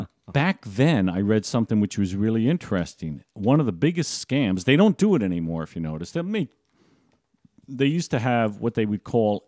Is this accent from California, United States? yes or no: no; Lake Stockholm, New Jersey, United States; I grew up in Lake Stockholm, folks. Yep. Lake Stockholm, New Jersey. It was part of a archipelago, if you will, of lake communities comprising five lakes that were known as Stockholm.